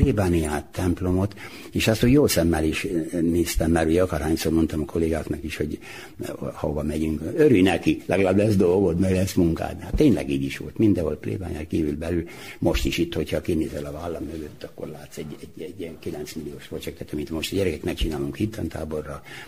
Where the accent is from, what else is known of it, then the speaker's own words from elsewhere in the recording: Nyúl, Győr-Moson-Sopron, Hungary; born there; A végső gyökere az, hogy én ott születtem Győr mellett Nyulon. És aztán innentől kezdve már a gimnáziumban úgy indult el, hogy ott mindenki kérdezgette, hogy te honnét, hogy Nyúlról, jó, akkor